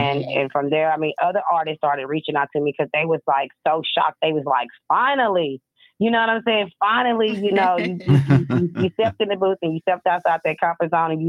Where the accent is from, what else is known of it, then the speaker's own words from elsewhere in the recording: Arkansas, United States; now in Lawton, United States; I am located in Lawton, Oklahoma. I'm originally from Arkansas, I can't really say I'm all the way from Arkansas if I've lived in Oklahoma half the time.